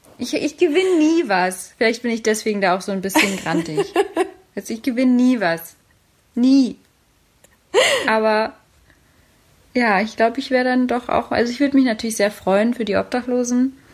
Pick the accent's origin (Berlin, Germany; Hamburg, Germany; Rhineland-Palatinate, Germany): Berlin, Germany; aus meiner Heimatstadt, meine Mutterstadt Berlin.